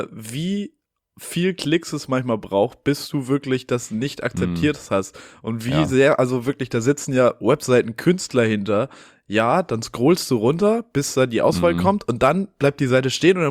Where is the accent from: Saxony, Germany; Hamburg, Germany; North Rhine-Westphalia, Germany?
Hamburg, Germany; Ja, nee, geboren und aufgewachsen in Hamburg.